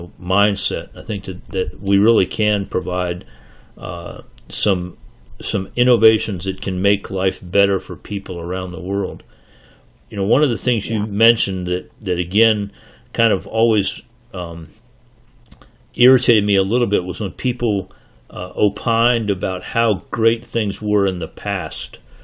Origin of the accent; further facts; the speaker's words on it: Florida, United States; And again, I grew up in South Florida.